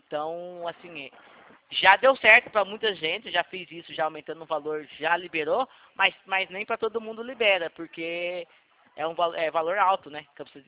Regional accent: Itatiba, São Paulo, Brazil; Eu sou de Itatiba.

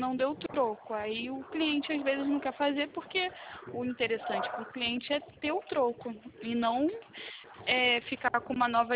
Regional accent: Rio de Janeiro, Brazil; Eu sou de Campo Grande.

